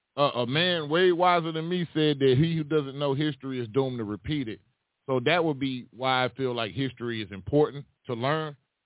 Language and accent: English; Gulf Coast, United States; Because I'm about to say, I'm from the Gulf Coast.